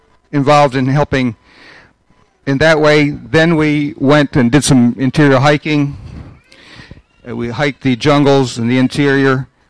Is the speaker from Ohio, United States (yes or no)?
yes; Ohio, United States; it's where I met my wife from Lancaster. I was from Ohio. She's from here.